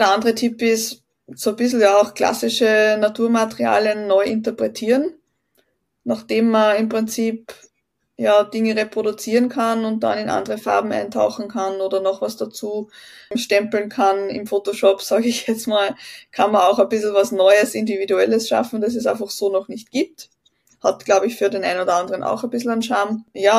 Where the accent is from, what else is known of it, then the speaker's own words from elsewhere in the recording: Austria; wir haben in Graz bei uns in Österreich mal ein Casino ausgestattet